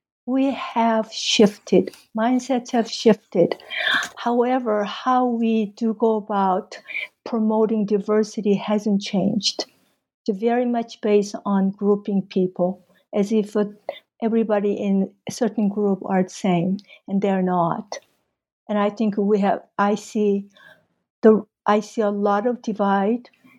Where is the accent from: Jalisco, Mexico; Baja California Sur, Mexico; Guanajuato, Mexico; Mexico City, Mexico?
Mexico City, Mexico; I guess I came from Mexico City, where I attended the American High School for 4 years. And that was in late 60s, early 70s.